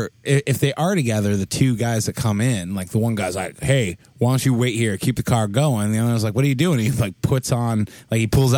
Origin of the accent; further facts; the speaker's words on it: Delaware, United States; born there; And the last story, taking place in my home state of birth, Delaware.